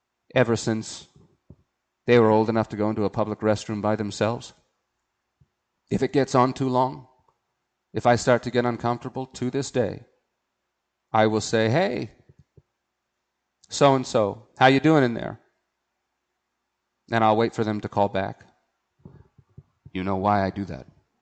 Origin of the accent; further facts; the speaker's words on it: United States; Understand me, as an American, I love my country.